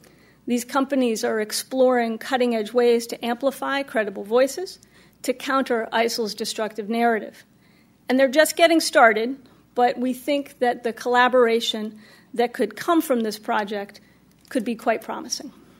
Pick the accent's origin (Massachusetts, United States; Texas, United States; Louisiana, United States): Massachusetts, United States; Boston; After the marathon bombings, there was an attack on my hometown, where next month, 30,000 wicked determined runners will lace up their shoes and run the 120th running of the marathon.